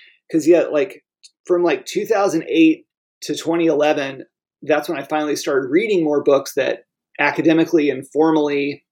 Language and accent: English; the South, United States; And a lot of it was being a Southerner, really settling in here in the lower Midwest